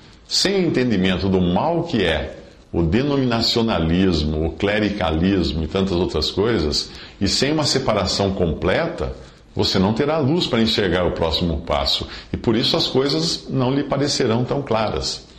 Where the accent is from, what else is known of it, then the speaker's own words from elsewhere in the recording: Limeira, São Paulo, Brazil; quando voltamos a Limeira, que é a minha cidade natal